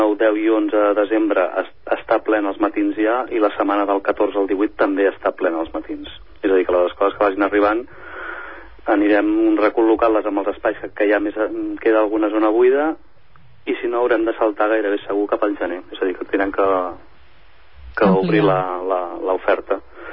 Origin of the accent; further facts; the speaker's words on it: Ripollet, Catalonia, Spain; nosaltres som de Ripollet, la gent que va fundar l'estudi ara fa 20 anys, però estem ubicats a Cerdanyola, concretament al Pont Vell